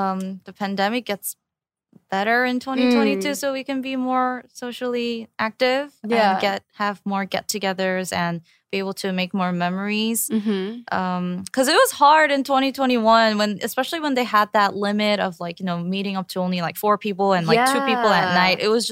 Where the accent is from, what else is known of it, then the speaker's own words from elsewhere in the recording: New York, United States; I came from New York, so I just used like CVS products and stuff.